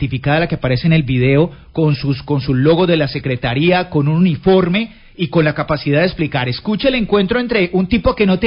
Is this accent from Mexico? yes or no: no; Cali, Valle del Cauca, Colombia; saber como caleños que tenemos control biológico en la ciudad